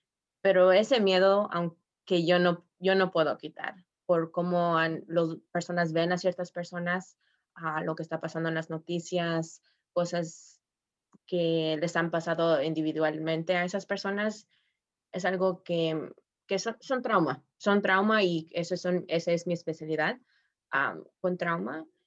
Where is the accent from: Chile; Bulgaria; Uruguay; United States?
United States; Texas; born there; mis papás son de la Ciudad de México, yo soy nacida en Texas.